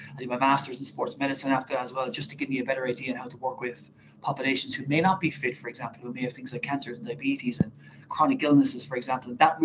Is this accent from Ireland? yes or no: yes; Kilkenny, Leinster, Ireland; Yeah, I'm from Kilkenny originally. I lived here all my life. I'm a bit of a home bird, I think.